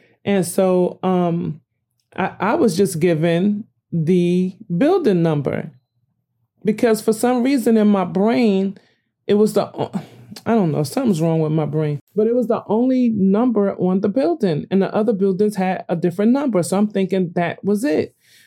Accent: New Jersey, United States; I didn't understand because I'm from Jersey. You know what I mean? We don't have apartment houses in New Jersey.

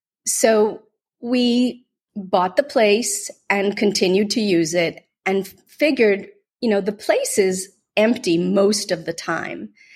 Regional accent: Medfield, Massachusetts, United States; now in Puerto Rico; So I spent most of my life in Massachusetts, and we raised four children in the town of Medfield, Massachusetts.

